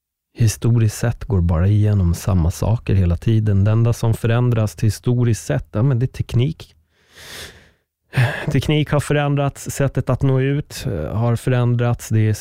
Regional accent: Sweden; born there; Att jag föddes i Sverige med en spansk pappa, det är bara en jävla slump.

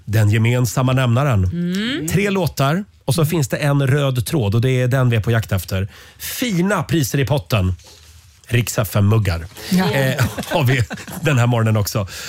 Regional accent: Sweden; Nej, jag dras dit, jag är svensk.

